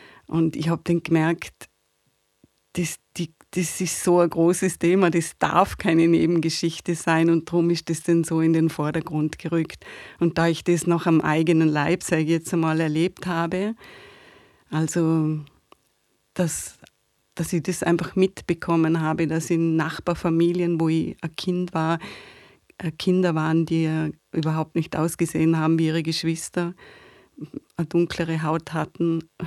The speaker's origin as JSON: {"language": "German", "region": "Vorarlberg", "country": "Austria", "tie": "born there", "lives_now": "Vienna, Austria", "said": "Ich bin in Vorarlberg geboren und da sind meine Wurzeln und meine Familie, aber meine Wurzeln gehen eben auch bis nach Brasilien."}